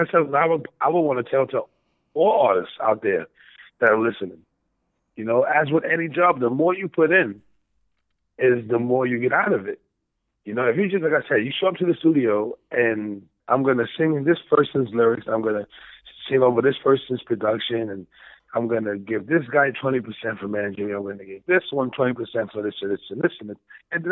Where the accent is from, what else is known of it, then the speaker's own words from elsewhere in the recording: United States; at that time, I'm an American, but I love, you know, the Jamaican culture and the music.